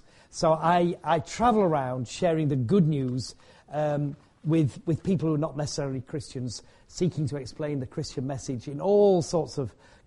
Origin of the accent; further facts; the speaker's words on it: Leeds, Yorkshire and the Humber, United Kingdom; born there; in Leeds, which is now a geriatric hospital, so I may just begin and end my day in the same place, you never know.